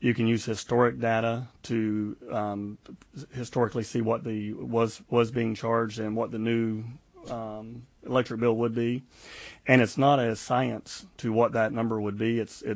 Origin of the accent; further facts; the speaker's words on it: Trilby, Florida, United States; Is this because I'm from Trilby?